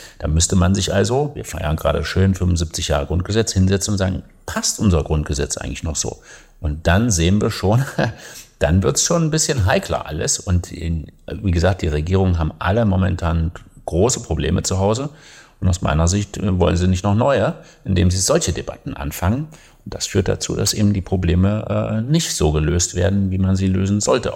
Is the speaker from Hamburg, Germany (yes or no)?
no; Thuringia, Germany; born there; ich bin ja in Thüringen geboren, in der früheren DDR